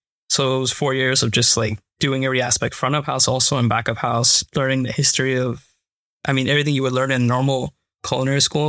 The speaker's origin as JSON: {"language": "English", "town": "New York City", "region": "New York", "country": "United States", "tie": "born or raised there", "said": "Living in New York in general, one starts to like normalize certain things."}